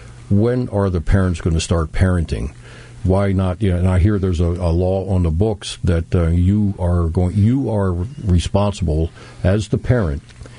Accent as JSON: {"language": "English", "town": "Edgemere", "region": "Maryland", "country": "United States", "said": "You know, I'm from Edgemere, Sparrows Point area."}